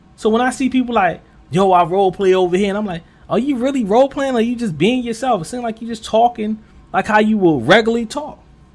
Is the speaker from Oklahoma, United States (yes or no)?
no; Baltimore, Maryland, United States; You know, I'm from West Baltimore. You know, I've been around the hood.